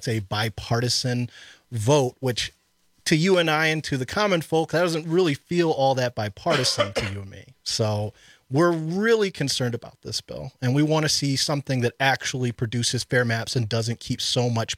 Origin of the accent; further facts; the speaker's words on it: Cleveland, Ohio, United States; born there; Well, I was born in Cleveland, Ohio. So don't hold that against me. I get a lot of people here in Wisconsin apologizing